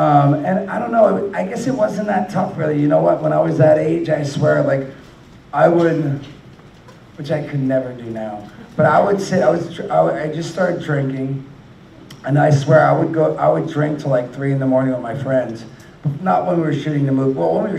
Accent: New Jersey, United States; we grew up in New Jersey in this small town.

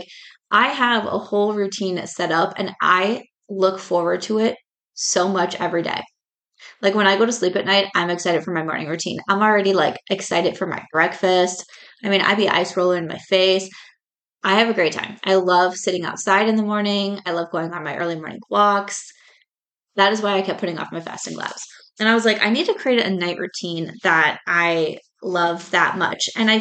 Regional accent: California, United States; born there; now in Las Vegas, United States; I was born in California, but I live in Las Vegas.

